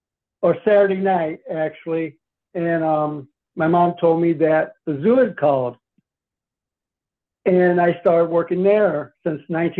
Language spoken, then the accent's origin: English; St. Louis, Missouri, United States; I do. We grew up in South St. Louis, actually, before we moved to South County 7 years ago.